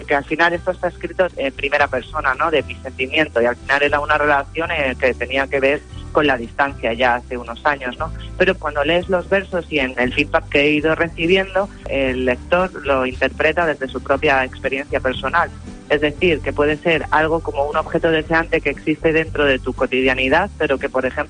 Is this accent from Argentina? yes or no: no; Guadalajara, Castilla-La Mancha, Spain; also born or lived in Madrid; nací en Madrid, pero muy pronto me trajeron a Guadalajara.